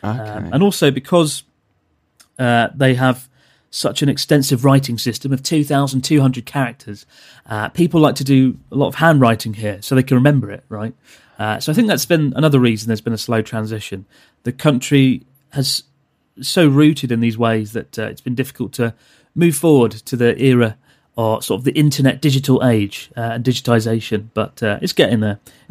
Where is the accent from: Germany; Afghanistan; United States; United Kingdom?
United Kingdom; Maidstone, South East England; So I'm from Kent, which is just outside of London, about 45 minutes. And it's a little town called Maidstone.